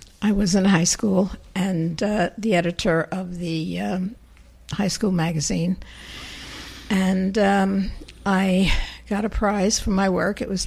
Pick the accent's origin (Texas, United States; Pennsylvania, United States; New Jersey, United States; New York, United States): New York, United States; I grew up in the New York Public Library in the Tompkins Square branch in the Village.